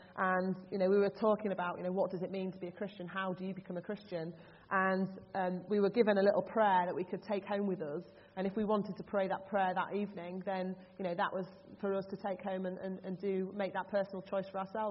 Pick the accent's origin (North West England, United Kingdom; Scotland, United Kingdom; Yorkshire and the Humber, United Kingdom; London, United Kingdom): Yorkshire and the Humber, United Kingdom; growing up in Yorkshire, rowing wasn't part of our school curriculum.